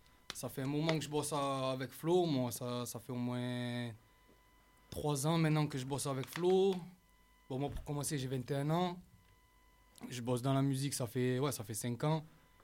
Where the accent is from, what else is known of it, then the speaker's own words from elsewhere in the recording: Marseille, Provence-Alpes-Côte d'Azur, France; La Granière, tout le monde en dédicace.